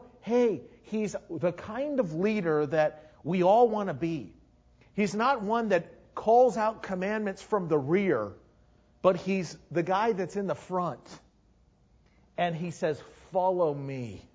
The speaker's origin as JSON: {"language": "English", "country": "United States", "said": "That's because I'm an American."}